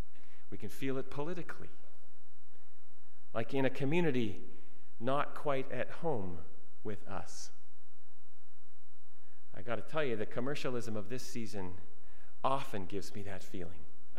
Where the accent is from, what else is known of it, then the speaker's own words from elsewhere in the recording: Canada; I am Canadian. Canada is home to me. I have always had a strong sense of rootedness in this country